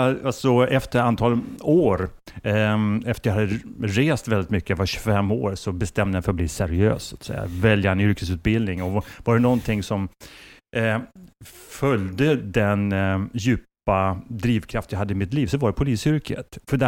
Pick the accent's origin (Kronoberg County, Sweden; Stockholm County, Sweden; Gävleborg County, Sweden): Stockholm County, Sweden; Stockholm; Just det, High Valley som vi säger. Och, jag är en söderkis i tre generationer.